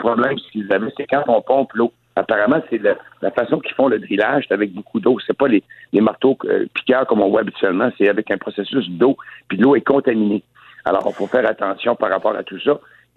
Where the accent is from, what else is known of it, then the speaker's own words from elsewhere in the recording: Quebec, Canada; Alors, on est quand même chanceux de vivre dans une société chez nous au Québec